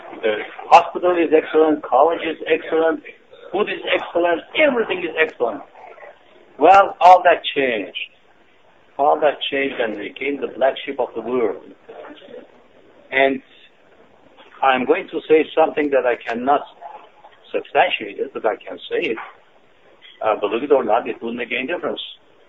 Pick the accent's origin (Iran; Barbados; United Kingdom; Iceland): Iran; now in United States; If that happens, I would be sorry to be both Iranian and American. I am an American now.